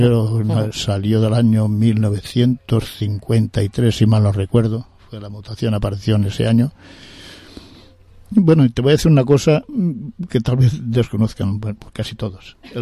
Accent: Nules, Valencian Community, Spain; tenemos que entrar en este tema porque somos de Nules

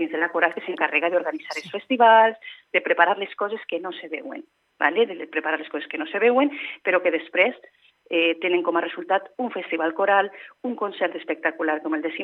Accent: Vila-real, Valencian Community, Spain; que som molt de Vila-real, que sempre estem defensant les nostres tradicions

